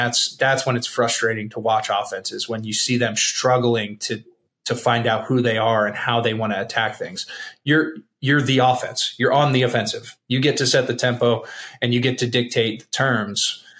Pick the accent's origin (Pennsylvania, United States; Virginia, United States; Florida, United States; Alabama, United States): Virginia, United States; Charlottesville; My dad played at Virginia. I grew up in the Charlottesville area.